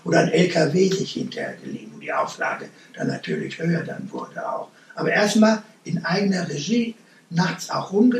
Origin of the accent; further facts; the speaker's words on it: Schwelm, North Rhine-Westphalia, Germany; also born or lived in Hückeswagen; Schwelmer Jung sind wir, ne? Haben eine Schule besucht in Westfalen-Damm und man ist mit Schwelm verbunden. Hückeswagen auch, weil man da in den Bergen rumgelaufen ist als Kind.